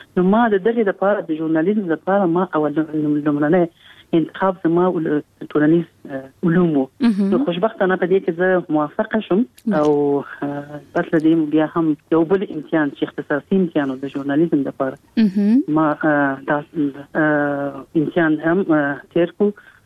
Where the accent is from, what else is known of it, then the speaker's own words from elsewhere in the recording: Kabul, Afghanistan; ما زه په کابل کې پیدا یم،